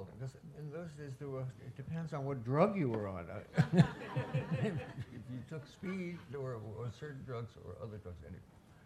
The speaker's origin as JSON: {"language": "English", "region": "New York", "country": "United States", "tie": "born there", "said": "I was born in New York and met a bunch of artists like in 1959, 60, and 61."}